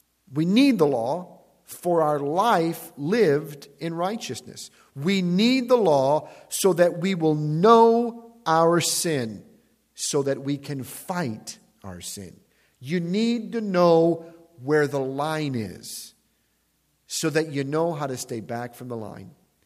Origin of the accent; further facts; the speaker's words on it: Chicago, Illinois, United States; I was from Chicago, I lived on the south side. I'd never seen goats before.